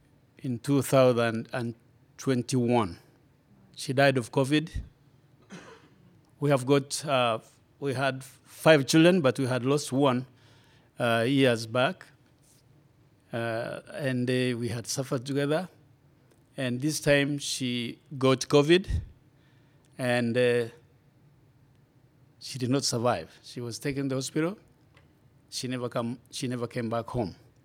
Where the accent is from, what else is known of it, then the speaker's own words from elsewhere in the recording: Uganda; I come from Uganda, Africa.